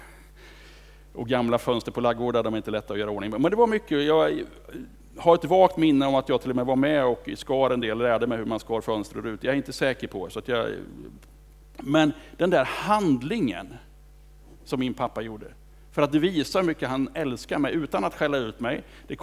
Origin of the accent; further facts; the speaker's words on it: Kumla, Örebro County, Sweden; Jag är uppväxt på landet utanför Kumla, 3 kilometer från centrum.